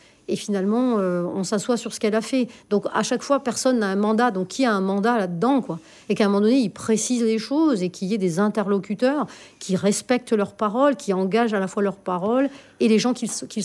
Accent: New Caledonia; je suis calédonienne et en fait, je connais bien ce sujet

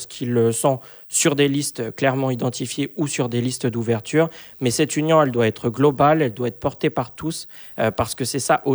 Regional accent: Ouégoa, North Province, New Caledonia; moi je suis originaire d'Ouégois, donc ça me tient à cœur cette question

